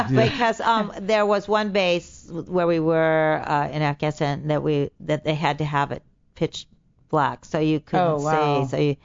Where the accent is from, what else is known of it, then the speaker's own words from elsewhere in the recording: Arcadia, California, United States; I grew up in Arcadia, actually.